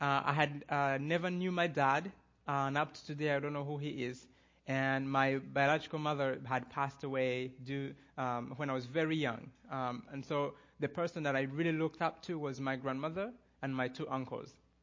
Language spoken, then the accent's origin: English; Rwanda; So I was born and raised in Rwanda